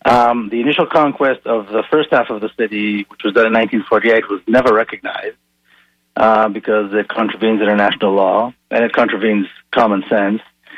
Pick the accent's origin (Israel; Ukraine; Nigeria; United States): Israel; Jerusalem, Jerusalem District; Whereas I was born and raised in Jerusalem, I have full citizenship.